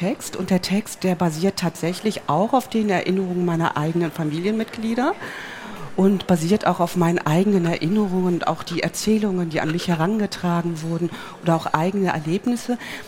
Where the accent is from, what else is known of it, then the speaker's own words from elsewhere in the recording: Herne, North Rhine-Westphalia, Germany; born there; Ich bin auch in Herne geboren.